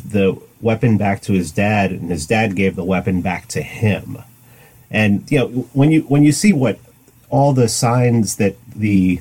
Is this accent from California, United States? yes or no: no; New York City, New York, United States; now in Atlanta, United States; I grew up in the Bronx, New York.